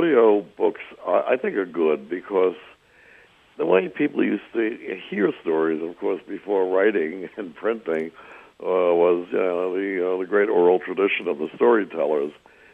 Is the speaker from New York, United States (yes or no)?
yes; New York, United States; Neither did I have a library growing up on Long Island when it was semi-rural in those days.